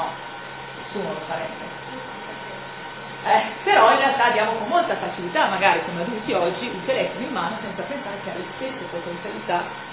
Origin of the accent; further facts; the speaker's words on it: Canelli, Piedmont, Italy; io vivo ad Orto ormai dal 2005, sono originaria di Canelli